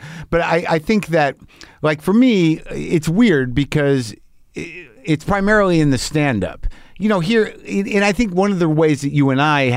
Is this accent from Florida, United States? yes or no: no; New Mexico, United States; Yeah, I grew up in New Mexico. A lot of guns around. My dad had guns.